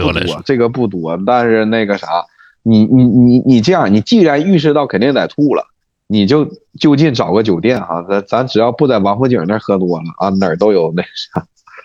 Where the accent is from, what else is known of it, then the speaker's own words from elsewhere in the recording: Heilongjiang, China; 但是我觉得至少咱在东北那个方言就是已经越来越淡了。越来越淡了，就是本身咱黑龙江是没有什么味儿的